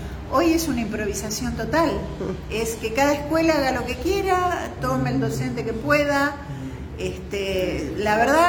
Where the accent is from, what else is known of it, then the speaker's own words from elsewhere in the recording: Los Quirquinchos, Santa Fe, Argentina; yo soy hija de la bibliotecaria de más de 20 años de mi pueblo, de los Quirquinchos